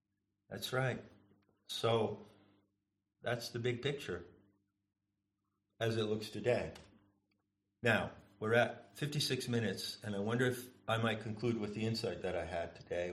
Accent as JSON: {"language": "English", "country": "United States", "said": "Look at me, I'm an American, and look at what's done in my name."}